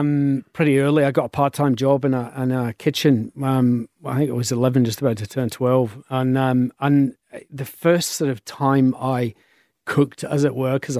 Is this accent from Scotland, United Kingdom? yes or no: yes; Scotland, United Kingdom; now in Australia; There's a lot of stuff there about me growing up in Scotland and what it was like.